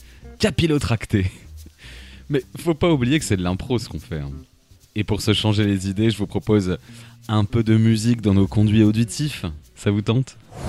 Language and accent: French; Saint-Denis, Île-de-France, France; J'ai grandi à Saint-Denis